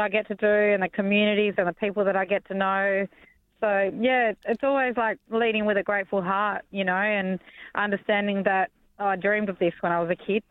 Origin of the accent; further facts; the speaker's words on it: Western Australia, Australia; now in Perth, Australia; I'm from Noongarrup, so my mob are the Gorang and Minang people from down south. And my grandfather's country is Wilman, but I'm Noongar, and I live in Perth in Boorloo.